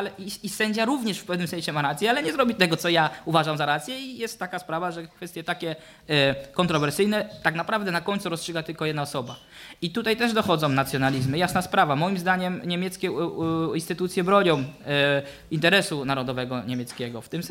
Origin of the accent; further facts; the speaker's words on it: Zielona Góra, Lubusz Voivodeship, Poland; now in Germany; Ja chodziłem do Neuzelle, to jest koło Frankfurtu nad Odrą, z racji tego, że pochodzę z Zielonej Góry.